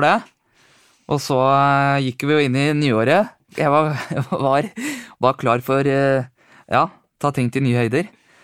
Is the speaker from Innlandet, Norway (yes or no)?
yes; Gjøvik, Innlandet, Norway; Jeg vokste opp på Gjøvik da, og hatt min barndom her.